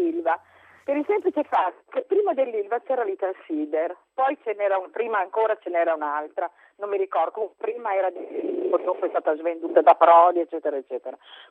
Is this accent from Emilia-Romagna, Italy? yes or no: yes; Emilia-Romagna, Italy; io ho la stessa età di Casini, e sono emiliana